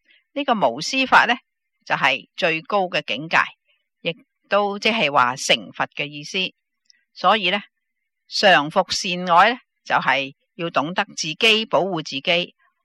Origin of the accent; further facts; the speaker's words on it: China; 我们中国人呢就好少有呢个情形啊